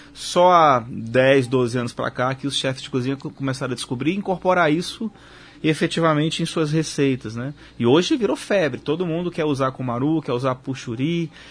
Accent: Manaus, Amazonas, Brazil; born there; Eu, por exemplo, sou manauara de nascença.

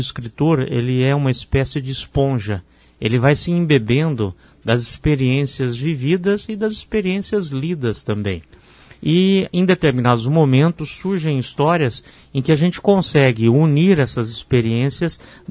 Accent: Piabiru, Paraná, Brazil; eu cresci em Piabiru

